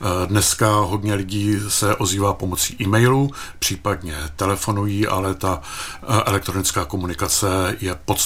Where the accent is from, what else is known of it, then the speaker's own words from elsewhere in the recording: Chotěboř, Vysočina Region, Czechia; já vlastně jsem celý život strávil na okrese Havlíčkobrod, narodil jsem se v Chotěboři, tam jsem 25 let žil, potom jsem se přestěhoval do Havlíčkobrodu a odtam tak vlastně, tam jsem dělal víc než 12 let starostu a to Havlíčkobrodsko znám dokonale.